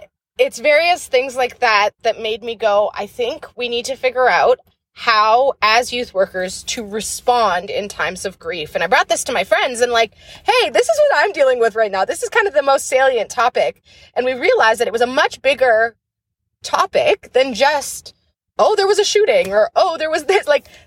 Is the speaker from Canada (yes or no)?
yes; Canada; moved away as an adult; now in Minneapolis, United States; I am the youth director at a church in Minneapolis, Minnesota, but I am Canadian. Don't get it twisted. I just moved to the U.S.